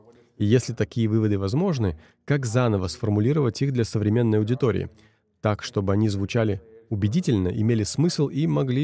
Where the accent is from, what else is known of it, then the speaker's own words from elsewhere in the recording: Ukraine; Да, я вырос в Украине, но родился через 14 лет после распада Советского Союза